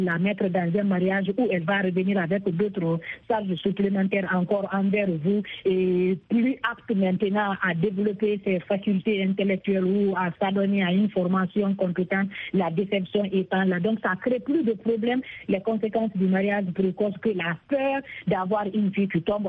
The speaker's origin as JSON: {"language": "French", "country": "Guinea", "said": "Dans la loi, chez nous, en Guinée, le jeune garçon doit se marier à 18 ans et la petite fille à 17 ans."}